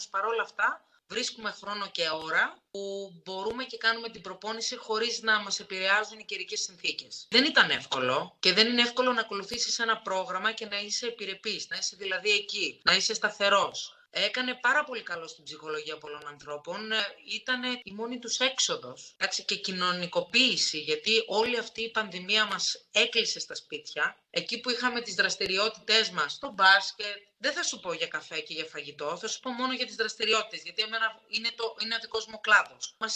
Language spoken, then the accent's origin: Greek; Australia; moved away as an adult; now in Greece; εγώ είμαι το 83 γεννητής. Πέρασα πάρα πολύ ωραία, αλλά μετά το 2008 έφυγα από την Αυστραλία και ήρθα για διακοπές στην Ελλάδα. Και παρέμεινα. Ακόμα είμαι εδώ.